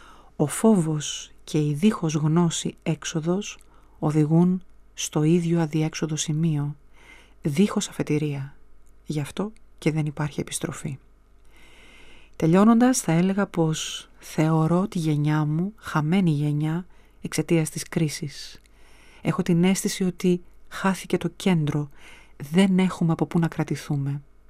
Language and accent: Greek; Greece; Είμαι Ελληνίδα, όπως ο Γάλλος είναι Γάλλος, όπως όλοι μας είμαστε αυτό που είμαστε